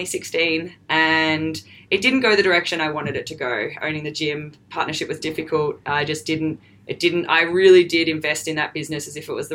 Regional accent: Melbourne, Victoria, Australia; but I guess I'm from Melbourne here.

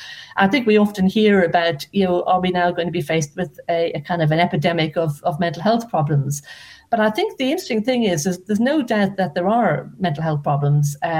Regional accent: Dublin, Leinster, Ireland; but I grew up actually in Dublin. You might hear from the accent, quite near a golf course.

